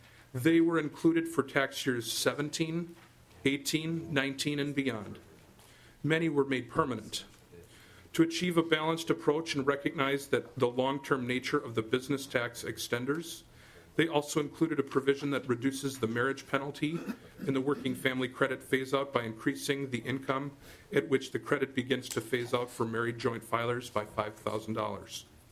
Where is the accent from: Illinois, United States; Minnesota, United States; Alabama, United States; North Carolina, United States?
Minnesota, United States; Grove City; Oh, Mr. Chair, I was from Grove City, the home of the Senate former Senate Majority Leader Stanley Holmquist, conservative Senate Majority.